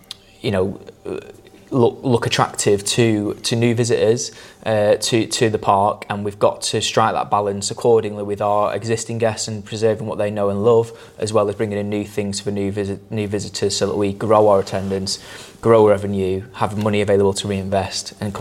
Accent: Blackpool, North West England, United Kingdom; I'm from Blackpool

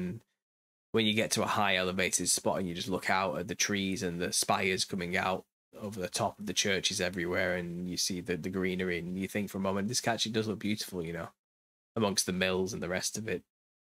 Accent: Yorkshire and the Humber, United Kingdom; Maybe I hate Lancashire so much because I'm from Yorkshire.

